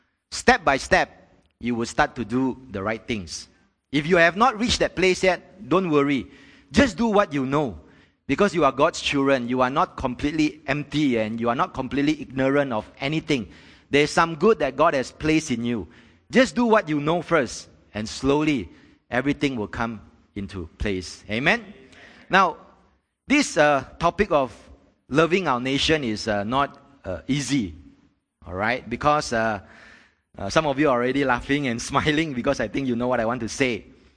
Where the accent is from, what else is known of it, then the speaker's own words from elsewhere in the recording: Malaysia; because I'm a Malaysian and I'm preaching to Malaysian